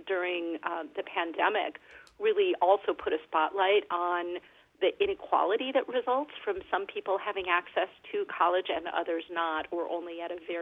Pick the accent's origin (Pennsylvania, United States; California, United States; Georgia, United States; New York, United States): California, United States; born there; I am right here in Western Michigan, but I am a Californian by birth